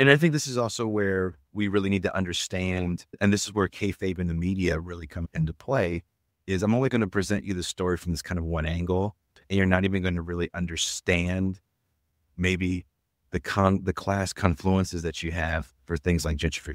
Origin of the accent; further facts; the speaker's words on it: Richmond, California, United States; It was, first of all, it was scary growing up in the 90s in the Bay. I'm from Richmond, California, which was a bad neighborhood.